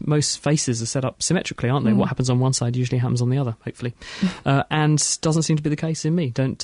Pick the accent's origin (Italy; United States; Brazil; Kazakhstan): United States; Minneapolis, Minnesota; And I'm from Minneapolis, Minnesota.